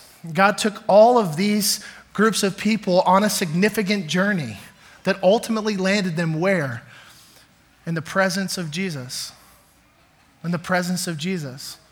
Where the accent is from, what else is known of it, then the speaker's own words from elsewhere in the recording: Dallas, Texas, United States; That old Ford Aerostar was cowboy silver and blue because I'm from Dallas, Texas.